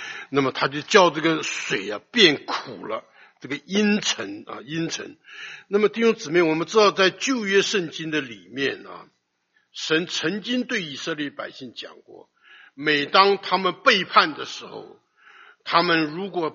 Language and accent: Chinese; China; 我们中国人也讲一种苦艾草啊